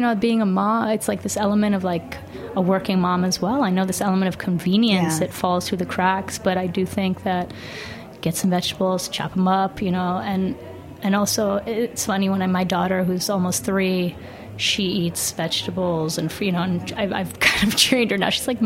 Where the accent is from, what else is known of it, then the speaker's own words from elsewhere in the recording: New York, United States; growing up in New York, we're exposed to so much food